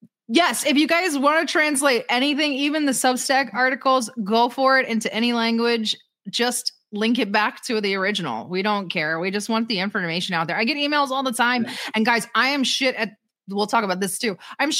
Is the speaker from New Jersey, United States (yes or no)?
no; Texas, United States; So I'm not going to say the R word, but as a Texan man, I'm on Russia's side.